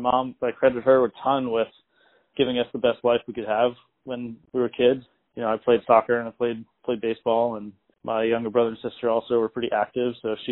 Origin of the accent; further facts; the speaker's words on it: Dundalk, Maryland, United States; I grew up in Maryland, born in an area called Dundalk. I don't know how familiar you are with Maryland. Kind of like the southeastern corner just outside of Baltimore City.